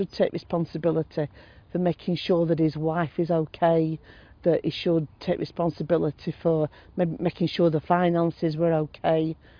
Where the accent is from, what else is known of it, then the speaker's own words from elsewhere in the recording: Chorley, North West England, United Kingdom; I was born in Chorley, in Lancashire, born and raised in the UK. I was brought up in a Christian home.